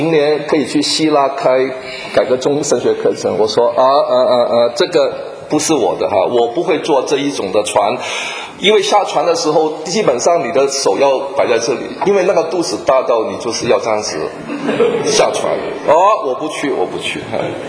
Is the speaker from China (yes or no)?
no; Taiwan; 我们台湾人最喜欢讲叫浪游啊，就到罗马。